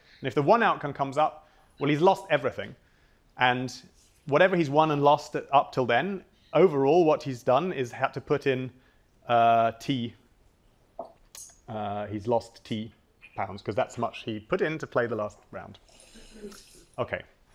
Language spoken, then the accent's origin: English; United Kingdom; because I'm British